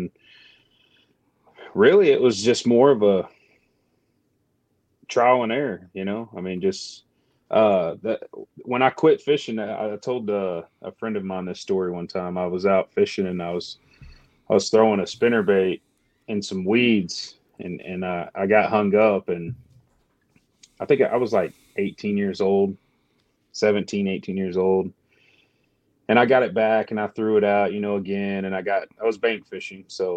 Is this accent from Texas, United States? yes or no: yes; Texas, United States; Yeah, I'm born and raised here.